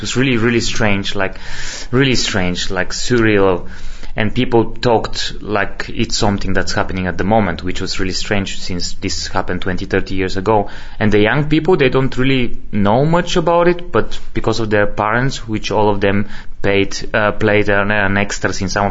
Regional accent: Bulgaria; And I grew up in Bulgaria during the communism where, you know, spaghetti western had a special influence.

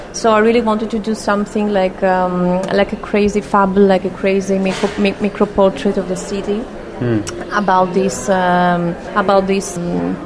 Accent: Greece; I come from Greece, so I was in Argentina, I was living for 2 years.

